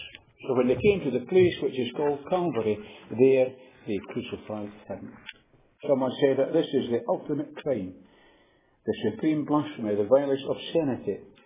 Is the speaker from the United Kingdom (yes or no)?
yes; Thornton, Scotland, United Kingdom; born there; I was born in Thornton, Fife.